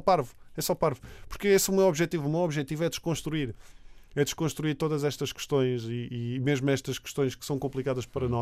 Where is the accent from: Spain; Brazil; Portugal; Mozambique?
Portugal; Alentejo; Como sou alentejano, comia muito porco e borrego e cabrito.